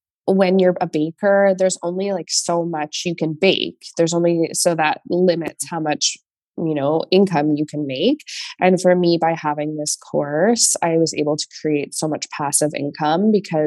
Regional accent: Canada; now in California, United States; at the time I was living down in California, which is where I am now. I'm Canadian actually.

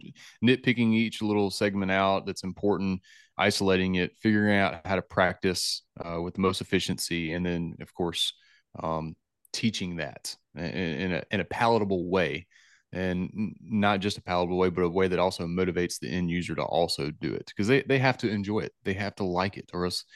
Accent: Redwood, Mississippi, United States; I grew up in Redwood, Mississippi, which is the very bottom of the Delta, which is where the Delta starts, where the Yazoo River and the Mississippi River split and meet.

